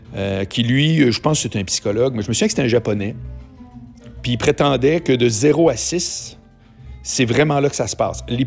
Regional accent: Charlesbourg, Quebec, Canada; à deux coins de rue de chez nous, à Charlebourg

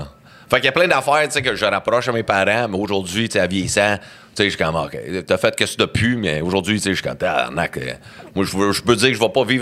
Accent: Joliette, Quebec, Canada; born there; also born or lived in Edmonton / Calgary / Cornwall; Fait que je suis né là, baptisé à Joliette, puis après ça, c'est là qu'on commence à faire le tour du Canada, là, sans arrêt.

